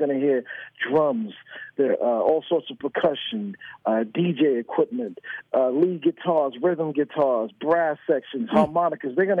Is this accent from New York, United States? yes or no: yes; New York, United States; We used to be in New York. We're all originally from New York. But now none of us are still left in New York.